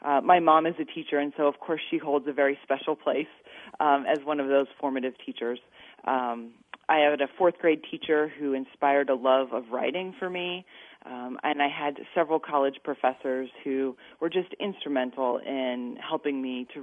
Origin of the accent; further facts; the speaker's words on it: Winterset, Iowa, United States; I'm really fortunate to be truly a product of the Iowa school system. I wasn't born in Winterset, but I was raised in Winterset and went to school there.